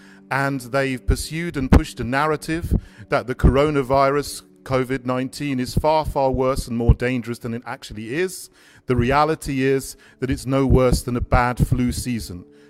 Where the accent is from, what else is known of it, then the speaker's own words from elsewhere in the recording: United Kingdom; I'm from Great Britain.